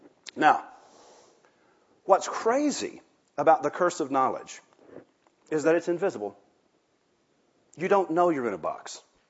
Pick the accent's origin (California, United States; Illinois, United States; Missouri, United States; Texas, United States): Texas, United States; I can say those kind of things. I'm from Texas. We have no class.